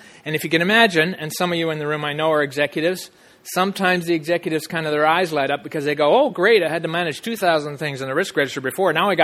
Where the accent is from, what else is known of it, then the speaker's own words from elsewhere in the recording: Canada; moved away; And I've been doing risk management mining since I came here from Canada in late 80s.